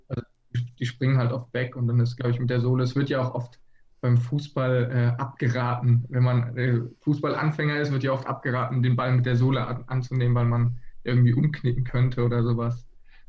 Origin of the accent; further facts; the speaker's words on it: Baden-Württemberg, Germany; now in Flensburg, Germany; wir kommen ursprünglich aus der Nähe von Freiburg